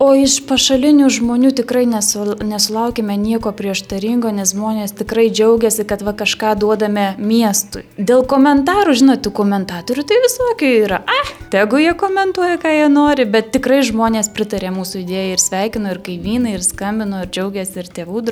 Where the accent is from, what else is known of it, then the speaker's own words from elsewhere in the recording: Alytus, Alytus County, Lithuania; now in Sweden; šiuo metu gyvenu Švedijoje, tačiau esu kilusi iš Alytaus ir netgi kaip paskaičiavome namuose, tai jau 5 kartos Alytuje gyveno.